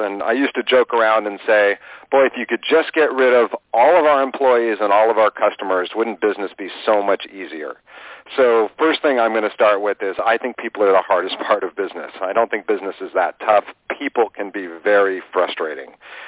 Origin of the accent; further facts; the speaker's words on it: Los Angeles, California, United States; I was brought up in Westwood